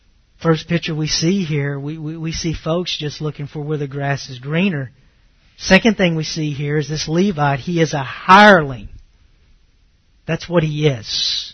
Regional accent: Mount Vernon, Texas, United States; I grew up in Northeast Texas, Mount Vernon, Mount Pleasant. I grew up there, so, you know, I spent 30 plus years there. I know people there. People know me there.

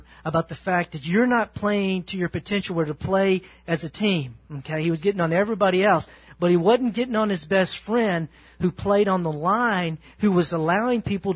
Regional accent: the South, United States; I was born in 1970. But I can guarantee you this, growing up in the South, I still saw the effects 15 years yet later.

